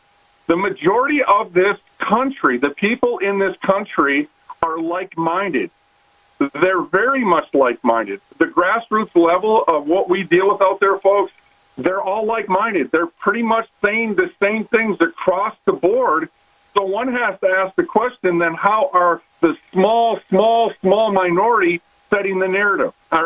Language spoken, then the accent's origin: English; Minnesota, United States; But again, if everybody understands that I'm from Minnesota, you know, where they call it, it's the nice people state